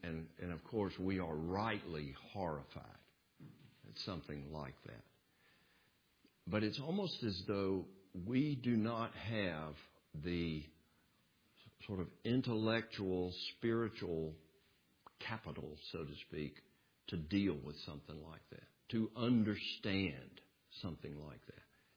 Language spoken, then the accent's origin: English; the South, United States; I grew up in the South. I was born in 1953.